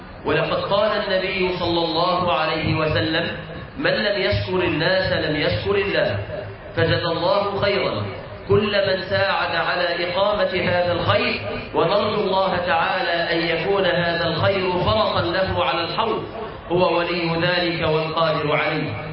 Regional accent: Egypt

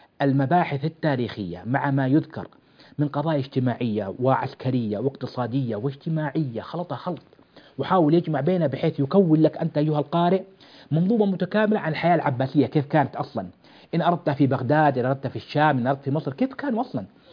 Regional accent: Saudi Arabia; وأهل العلم في البلاد عندنا في المملكة العربية السعودية

